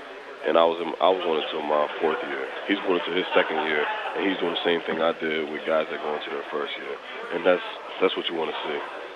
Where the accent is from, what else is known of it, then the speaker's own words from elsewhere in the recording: New Jersey, United States; You know, I'm from New Jersey. I didn't know much about it until I came out here